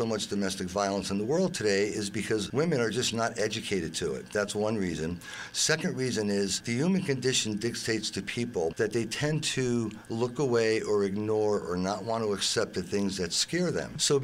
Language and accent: English; Connecticut, United States; Well, I was born and raised in Connecticut.